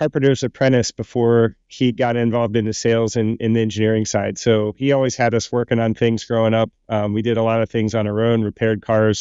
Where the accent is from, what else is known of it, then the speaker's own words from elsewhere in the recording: Maryland, United States; also born or lived in Baltimore; Yeah, so I grew up in Maryland. I was born in Baltimore, went to high school near Columbia, Maryland.